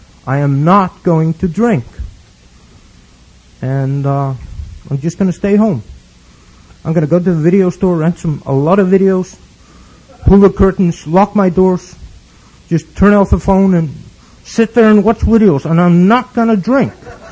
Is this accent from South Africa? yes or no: no; Iceland; It's just because I'm from Iceland and it's cold.